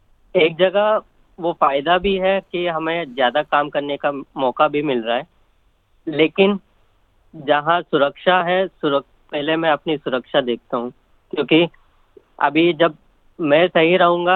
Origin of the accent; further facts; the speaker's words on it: Hyderabad, Telangana, India; मैं हैदराबाद से हूँ